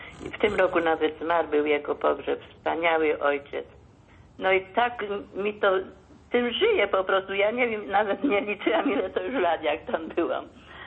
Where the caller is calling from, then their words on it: Wieluń, Łódź Voivodeship, Poland; bo u nas w Wieluniu też będzie 45. rocznica koronacji Matki Bożej Pocieszenia